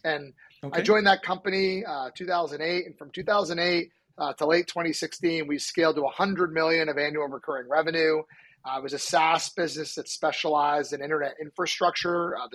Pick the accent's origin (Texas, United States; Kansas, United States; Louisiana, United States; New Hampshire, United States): New Hampshire, United States; Manchester; back up to New Hampshire in my hometown of Manchester, New Hampshire.